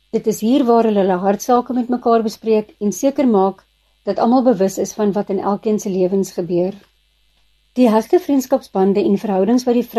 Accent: Gauteng, South Africa; Alhoewel ek 'n Kaapenaar in Murgenbeen, het ek in Gauteng groot geword

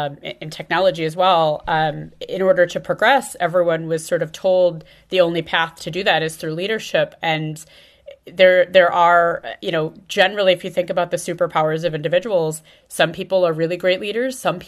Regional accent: Midwest, United States; So I grew up in the Midwest of the US.

